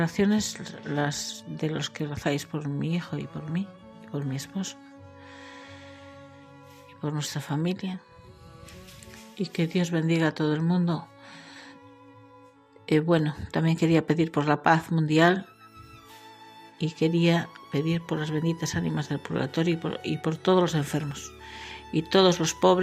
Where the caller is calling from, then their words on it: Vigo, Galicia, Spain; de Vigo, la madre de Cristian.